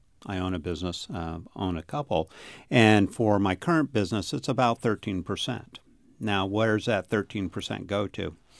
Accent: Maine, United States; also born or lived in Michigan / New Hampshire; I grew up in Maine. I went to college at Michigan State and came back and worked in New Hampshire.

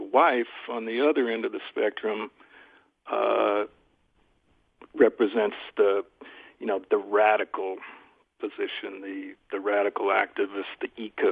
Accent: Indianapolis, Indiana, United States; I grew up in Kurt Vonnegut's house in Indianapolis.

